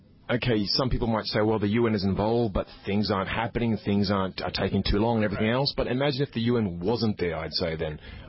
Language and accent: English; Queensland, Australia; born there; moved away as an adult; I was born in Australia in a small town in Queensland.